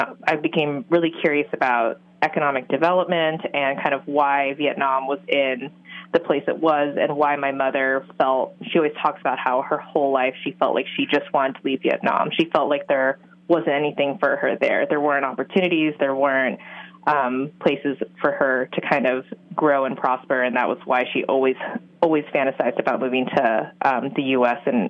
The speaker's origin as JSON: {"language": "English", "region": "California", "country": "United States", "tie": "born or raised there", "said": "And we moved around the U.S., but I grew up mostly in California."}